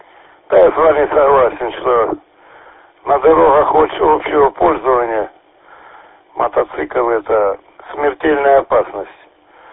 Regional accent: Kislovodsk, Stavropol Krai, Russia; born there; Я вот родился в Кисловодске и для себя все время обнаруживаю новые места.

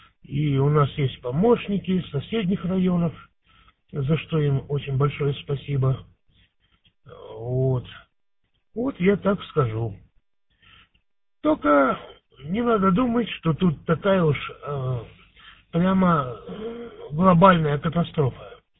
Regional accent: Vladivostok, Primorsky Krai, Russia; в Ихалинке, наверное, я один, кто из Владивостока так вот эпизодически появляется.

